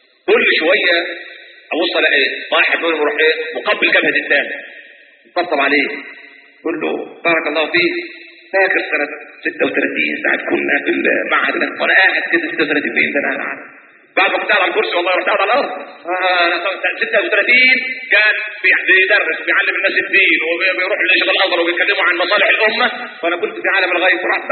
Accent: Sayyida Zeinab, Cairo Governorate, Egypt; انا مصري، انا من السيدة زينب.

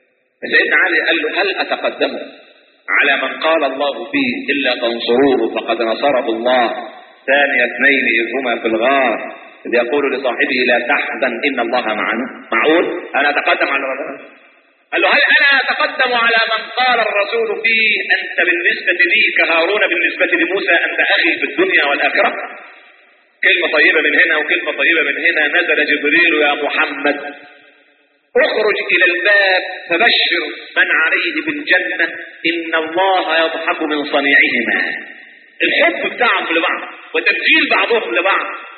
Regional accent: Sayyida Zeinab, Cairo Governorate, Egypt; انا مصري، انا من السيدة زينب.

